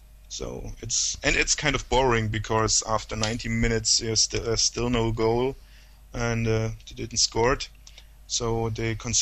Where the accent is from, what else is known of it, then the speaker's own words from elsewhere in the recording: Germany; As soon as someone discovers that I'm from Germany, I usually get a question, hey, how was the World Cup?